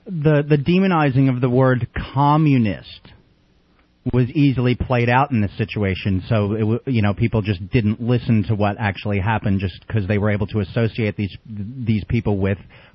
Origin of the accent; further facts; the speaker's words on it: New York tri-state area, United States; moved away as an adult; now in San Antonio, United States; when I moved to San Antonio, Texas, after, you know, 21 years of growing up in the New York tri-state area.